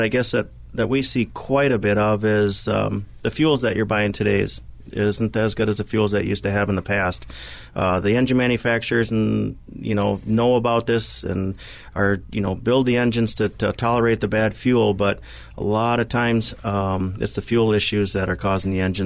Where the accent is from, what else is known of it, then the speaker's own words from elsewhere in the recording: Stillwater, United States; Yep, I was born and raised in Stillwater here.